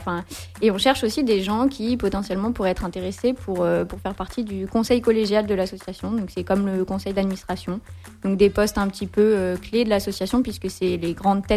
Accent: Auvergne-Rhône-Alpes, France; now in Grenoble, France; moi, à l'origine, je suis savoyarde et puis j'ai débarqué à Grenoble pour les études en communication

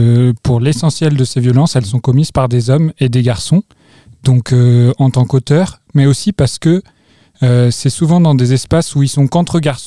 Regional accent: Grenoble, Auvergne-Rhône-Alpes, France; moi je suis grenoblois, j'ai d'abord fait des études à Sciences Po à Grenoble

